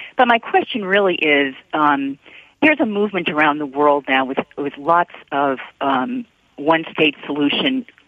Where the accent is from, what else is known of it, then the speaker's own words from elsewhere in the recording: United States; As an American, with all our difficulties, including slavery, et cetera